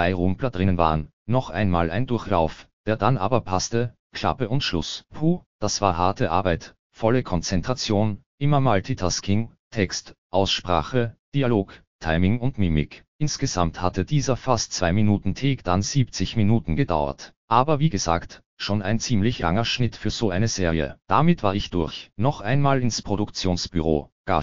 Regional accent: Lüneburg, Lower Saxony, Germany; also born or lived in Clausthal-Zellerfeld; als ich in meiner Geburtsstadt Clausthal-Zellerfeld in dem Stück Das kleine Teehaus der niedersächsischen Landesbühne auftrat. Während meiner Schulzeit in Lüneburg

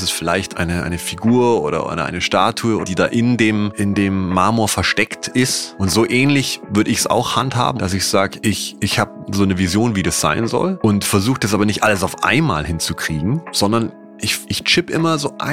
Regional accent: Bavaria, Germany; now in Hamburg, Germany; beides, weil Bayern natürlich da meine Eltern sind, ist meine Heimat ist sozusagen, Hamburg, weil ich hier schon seit über 25 Jahren lebe und das mein Zuhause ist.

